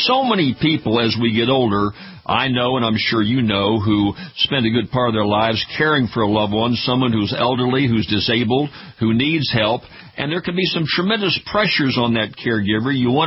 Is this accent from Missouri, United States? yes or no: yes; Kansas City, Missouri, United States; born there; I was born in Kansas City, Missouri. I know that area well